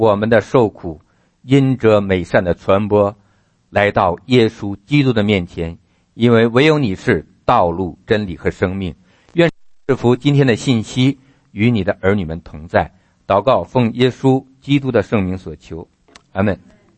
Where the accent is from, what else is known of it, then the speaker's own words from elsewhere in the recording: China; now in United States; 我们这些来自于中国内地或者是其他地区的人，到美国要来到这个地方，